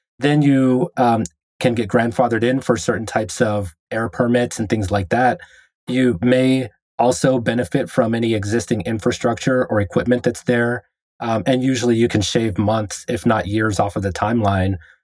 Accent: Pittsburgh, Pennsylvania, United States; my hometown, Pittsburgh, was like the home of Alcoa.

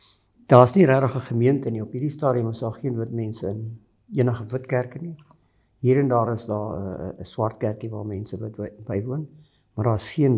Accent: Magaliesburg, Gauteng, South Africa; Ek kom van Magaliesburg af, ek bly op 'n plaas daar. Ons moedergemeente is Rustenburg. Ons is in 2014 gedoop as Adventiste.

